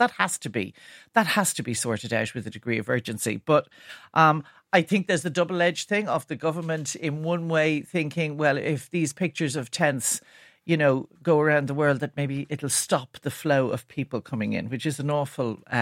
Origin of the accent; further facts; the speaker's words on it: Dun Laoghaire, County Dublin, Ireland; I was in Dunleary, my hometown, last night, and I parked my car outside what used to be the Dunleary Senior College building, which was a school when I was growing up.